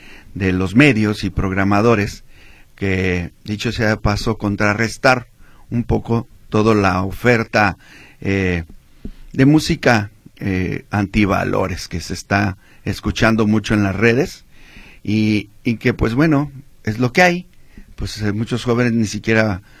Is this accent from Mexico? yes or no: yes; San Andrés, Jalisco, Mexico; también somos de ahí de San Andrés. Mi papá, cuando llegó de Tecalitlán, ya mi abuelito llegaron al barrio de San Juan de Dios. Uh-huh. Pero mi papá ya crecieron ahí en San Andrés.